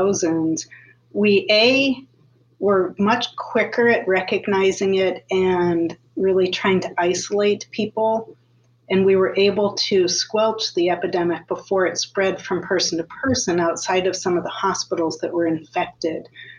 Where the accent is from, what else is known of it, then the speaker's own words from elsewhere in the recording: Iowa City, Iowa, United States; I grew up in Iowa City, where I was surrounded by all of these really bright faculty members and scientists that are in this town.